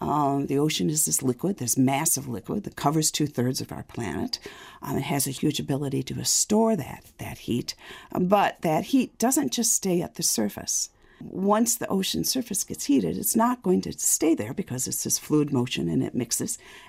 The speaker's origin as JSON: {"language": "English", "region": "Michigan", "country": "United States", "tie": "born or raised there", "said": "I grew up in Michigan and spent a lot of my childhood on the Great Lakes."}